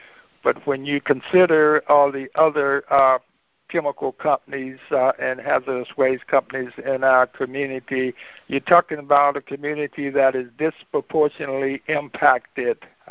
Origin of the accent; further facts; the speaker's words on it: North Richmond, California, United States; I was born and raised there in North Richmond next to the refinery, so I knew all of these problems from first-hand experience